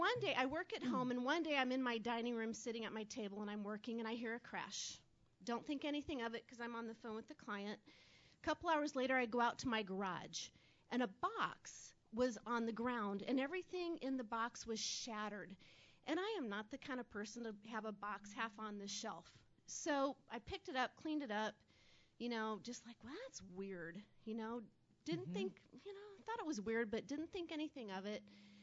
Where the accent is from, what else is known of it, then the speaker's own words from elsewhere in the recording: Council Bluffs, Iowa, United States; Council Bluffs.